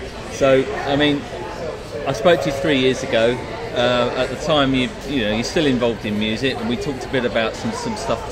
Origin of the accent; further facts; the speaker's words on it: England, United Kingdom; I'm English, of course, sometimes.